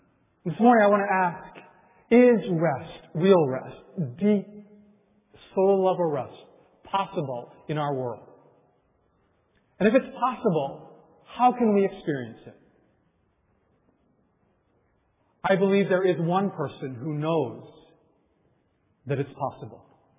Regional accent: Japan; I'm originally from Japan.

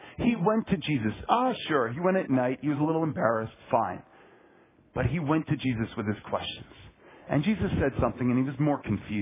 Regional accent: Boston, Massachusetts, United States; Don't be like these Bostonians. I'm from Boston.

